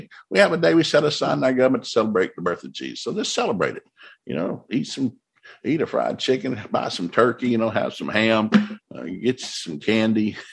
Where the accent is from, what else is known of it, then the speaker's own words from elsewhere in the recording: Tennessee, United States; I grew up in East Tennessee. I love trees.